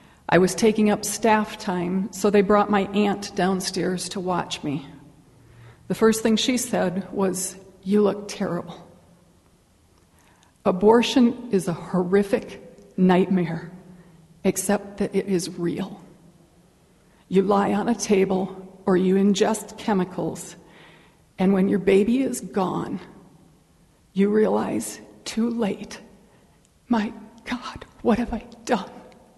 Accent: Chicago, Illinois, United States; moved away as an adult; now in Fort Collins, United States; In September of 1974, I moved out here from the Chicago area into the dorm at CSU as a freshman.

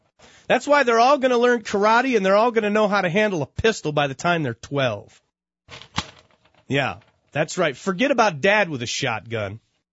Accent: United States; As a father, as an American, as a Christian, I cannot take it anymore.

